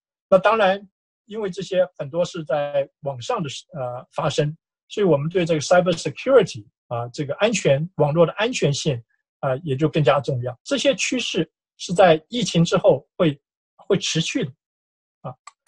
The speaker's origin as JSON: {"language": "Chinese", "region": "southern Taiwan", "country": "Taiwan", "tie": "born or raised there", "also_born_or_lived": "Taipei", "moved": "as an adult", "lives_now": "United States", "said": "后来我是在台湾南部长大的，后来到台北读书，这也是一个少数的这个群体啊。那后来到美国，当然是更是一个少数的族裔啊。"}